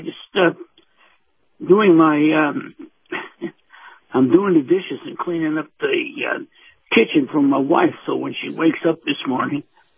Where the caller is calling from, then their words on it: Bradenton, Florida, United States; in Bradenton.